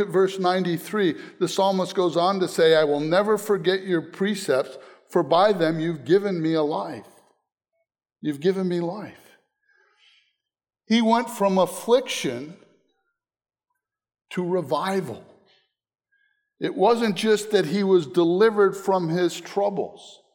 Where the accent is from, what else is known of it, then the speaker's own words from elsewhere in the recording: Northeast, United States; I can remember growing up in the Northeast, and we had this hunting cabin